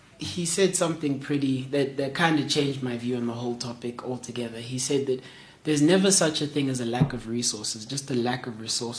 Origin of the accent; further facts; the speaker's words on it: Springs, Gauteng, South Africa; Well, I'm from Springs